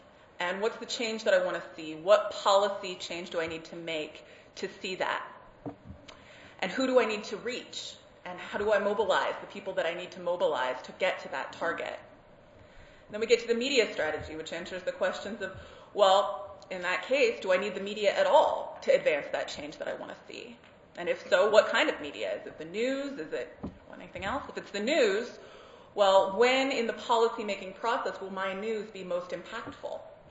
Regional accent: Oakland, California, United States; Richmond is in Northern California near my hometown of Oakland

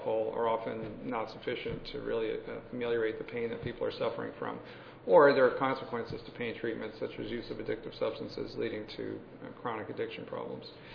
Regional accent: Detroit, Michigan, United States; I'm also from Detroit, so I have a little mixed emotion from last night's defeat and win.

